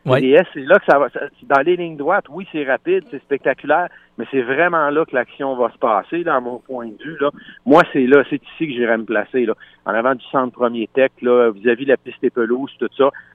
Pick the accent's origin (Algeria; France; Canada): Canada; Rivière-du-Loup, Quebec; Et je suis de Rivière-du-Loup.